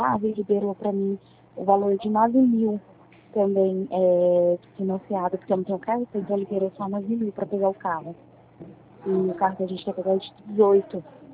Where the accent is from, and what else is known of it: Campinas, São Paulo, Brazil